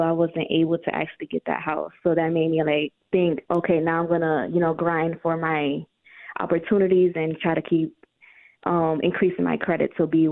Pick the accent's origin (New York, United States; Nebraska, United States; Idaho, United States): New York, United States; Rochester; also born or lived in Staten Island, United States; I grew up in Staten Island, but then when I was about 7, I came back to Rochester.